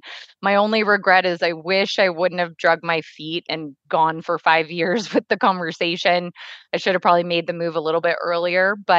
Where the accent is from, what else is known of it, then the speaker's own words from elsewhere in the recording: Houston, Texas, United States; now in Santa Cruz, United States; Yeah, so I live in Santa Cruz, California, but I'm from Houston, Texas.